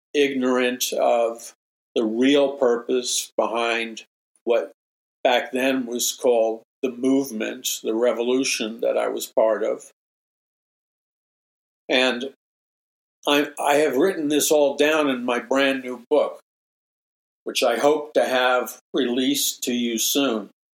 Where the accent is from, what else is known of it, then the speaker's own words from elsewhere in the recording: New York City, New York, United States; I talk about my own personal experiences growing up in New York City, starting at age 13 years old